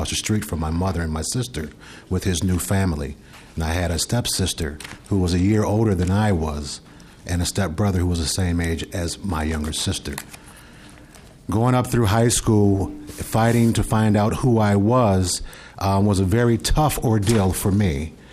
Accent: St. Paul, Minnesota, United States; I'm originally from St. Paul, Minnesota. I was actually adopted. Let me move back just a little bit. I was adopted and moved to St. Paul as an infant.

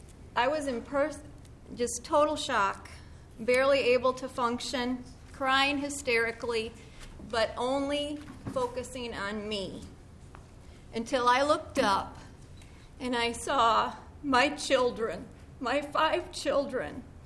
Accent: Austin, Minnesota, United States; I'm from Austin, Minnesota.

